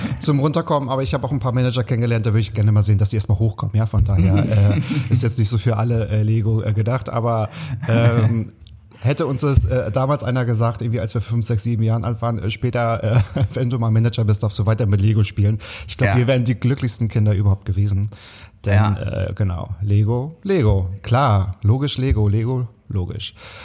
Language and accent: German; Waren an der Müritz, Mecklenburg-Vorpommern, Germany; wenn ich sage, ich komme aus Waren an der Müre zum Beispiel, sagen alle, oh, das ist total toll